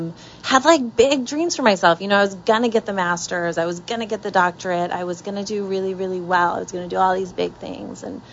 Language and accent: English; Iowa, United States; I was this girl from Iowa and I was getting these invites to the Playboy Mansion